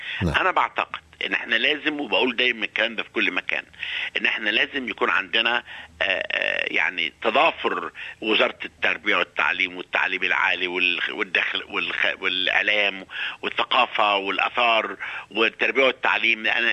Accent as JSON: {"language": "Arabic", "country": "Egypt", "lives_now": "Australia", "said": "كلنا كمصريين"}